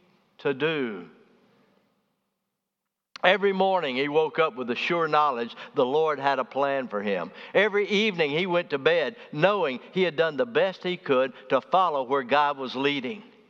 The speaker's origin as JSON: {"language": "English", "town": "Birmingham", "region": "Alabama", "country": "United States", "tie": "born or raised there", "said": "I was born in Birmingham. I grew up in Birmingham. I went to school in Birmingham. I went to college in Birmingham. I had always spent my life in Birmingham."}